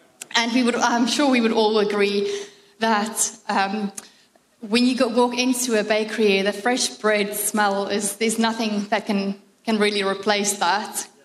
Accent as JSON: {"language": "English", "country": "South Africa", "tie": "born or raised there", "said": "I remember when I was growing up in South Africa, we had enough, but we definitely didn't live in an abundance."}